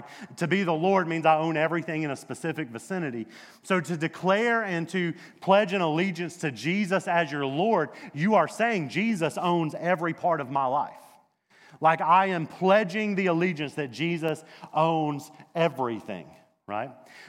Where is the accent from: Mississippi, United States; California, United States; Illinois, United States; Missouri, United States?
Mississippi, United States; I grew up in Mississippi, in the South, deep South, Bible Belt, God-fearing, country-loving folk down there, all right?